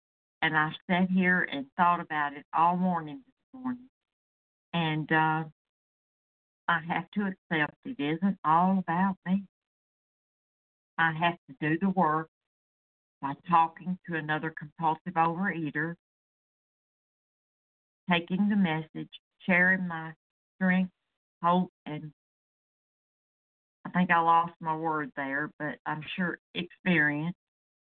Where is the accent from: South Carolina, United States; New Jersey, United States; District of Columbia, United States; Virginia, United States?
South Carolina, United States; Malden; I'm from Malden. That's a small town close to Greenville, South Carolina.